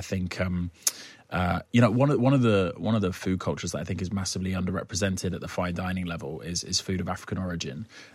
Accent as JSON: {"language": "English", "country": "United Kingdom", "said": "if that's not a sign that I'm too British and I should just kind of pare back and know my place and stick to football"}